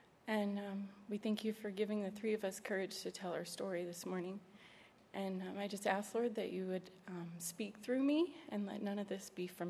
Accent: New Hampshire, United States; I grew up in New Hampshire. I lived with my mom and dad and my brother and sister in a small home, one bathroom

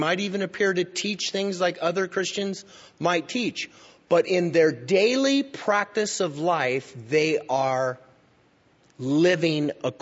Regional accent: Albuquerque, New Mexico, United States; When I was growing up in Albuquerque, I was a part of Calvary Chapel of Albuquerque, wonderful church.

